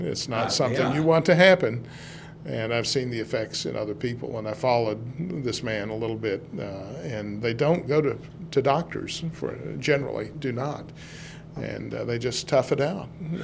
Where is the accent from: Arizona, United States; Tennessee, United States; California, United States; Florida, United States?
Tennessee, United States; Oak Ridge; also born or lived in Knoxville; I'm not originally from here, but from the age of 3 and a half, I grew up in Oak Ridge and Knoxville.